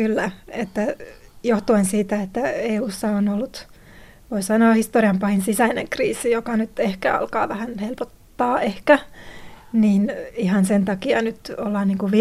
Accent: Estonia; Kun mä olen itse Virosta kotoisin

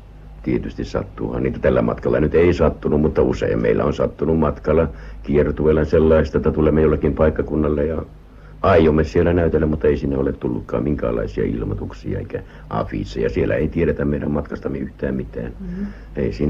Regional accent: Joensuu, North Karelia, Finland; also born or lived in Käkisalmi; minähän olen karjalainen, syntynyt Käkisalmessa ja koulun käynyt Joensuussa.

